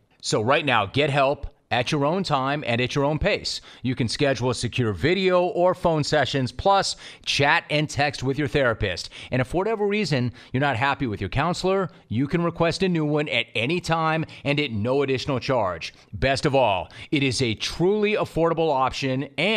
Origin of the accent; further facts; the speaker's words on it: Hidden Hills, California, United States; I grew up in Hidden Hills. I went to Calabasas High School.